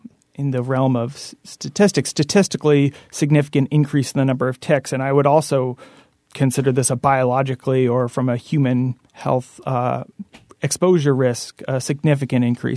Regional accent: Springfield, Vermont, United States; Well, I grew up in Springfield, Vermont, back in the 80s and 90s, and I didn't experience any ticks growing up, or very few, and didn't hear much about Lyme disease.

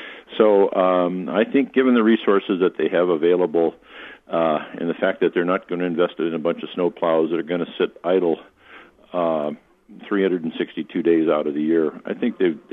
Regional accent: Anchorage, Alaska, United States; Well, my hometown is Anchorage, Alaska, so this would be entirely unremarkable up there

